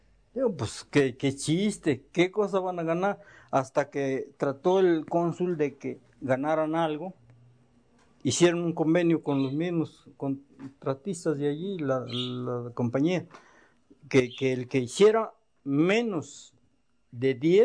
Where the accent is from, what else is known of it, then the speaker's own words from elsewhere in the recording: Morelos, Mexico; no, este es en Morelos, le digo, esto es en mi tierra